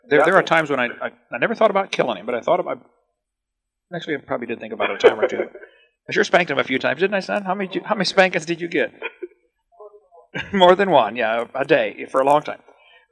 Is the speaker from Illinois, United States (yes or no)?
yes; East Peoria, Illinois, United States; also born or lived in Kankakee; I was raised in East Peoria and then lived up in Kankakee for a while there, Bourbon A.